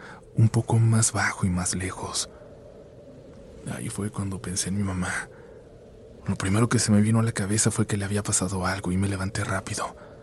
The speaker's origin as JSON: {"language": "Spanish", "region": "Misiones", "country": "Argentina", "said": "soy de Misiones, en Argentina."}